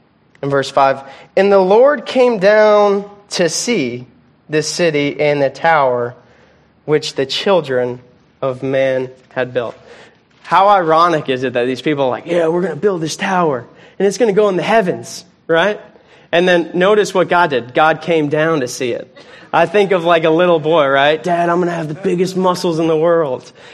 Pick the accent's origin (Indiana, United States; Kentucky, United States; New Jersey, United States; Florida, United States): Florida, United States; Growing up in Florida, right, we have different structures.